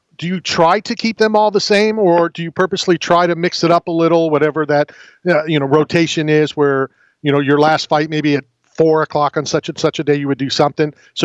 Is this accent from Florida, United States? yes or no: yes; St. Petersburg, Florida, United States; also born or lived in Philadelphia; I'm from Philly. I grew up in St. Pete, Florida.